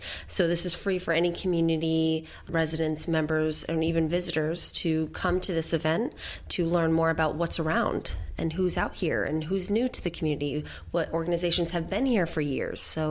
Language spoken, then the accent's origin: English; Catskill, New York, United States; it's not far from Albany, so providing these services to my hometown really makes me feel good.